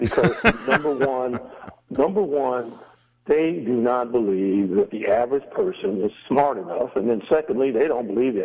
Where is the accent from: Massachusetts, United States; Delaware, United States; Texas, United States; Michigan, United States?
Michigan, United States; Detroit; I'm from Detroit, Michigan. I grew up right over the Detroit River from Windsor. We grew up literally watching Canadian news, Canadian history, on local television in the olden days before they had cable.